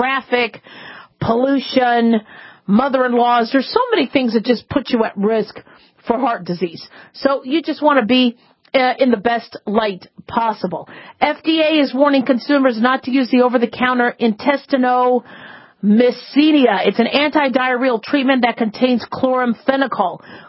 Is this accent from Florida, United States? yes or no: no; Phoenix, Arizona, United States; I mean, I've lived in extreme heat most of my life because I grew up in Phoenix.